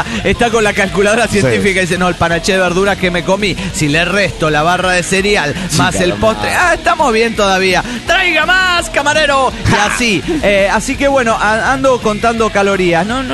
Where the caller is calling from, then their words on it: La Paz, Baja California Sur, Mexico; de La Paz, Baja California Sur.